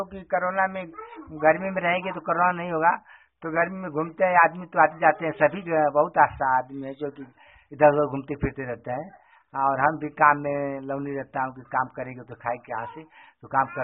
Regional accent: Gharadaspur Khurd, India; मैं घरदासपुर खुर्द के रहने वाला हूँ।

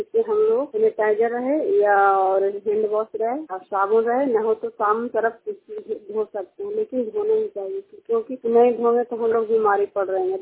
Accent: Chandi, India; चंडी दी की रहने वाली हूँ

